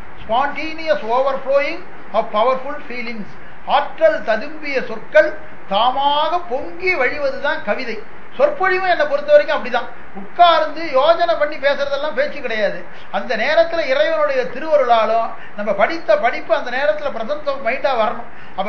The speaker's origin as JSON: {"language": "Tamil", "region": "Tamil Nadu", "country": "India", "tie": "born there", "said": "அது நான் பிறந்த ஊர் சோழ வளநாடு."}